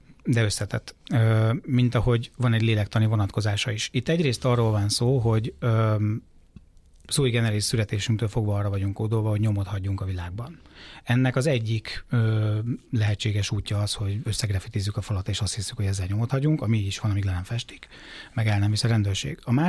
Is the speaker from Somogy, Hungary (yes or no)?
yes; Zamárdi, Somogy, Hungary; born or raised there